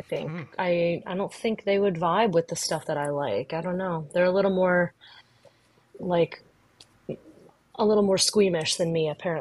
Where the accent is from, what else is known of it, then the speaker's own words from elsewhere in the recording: Saint Paul, Minnesota, United States; I'm from St. Paul, born and raised.